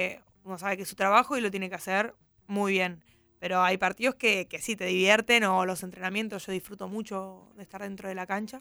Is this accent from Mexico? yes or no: no; Argentina; now in Seville, Spain; No, yo soy la única argentina.